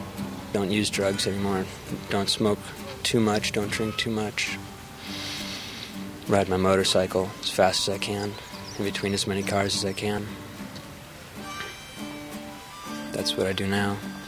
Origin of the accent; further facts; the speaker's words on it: California, United States; I'm from California. Living in the suburbs, it's kind of hard to live the adventurous life.